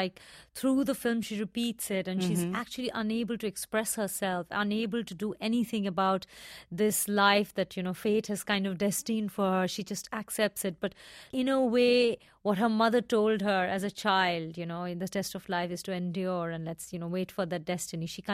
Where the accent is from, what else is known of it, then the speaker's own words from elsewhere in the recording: India; I'm Indian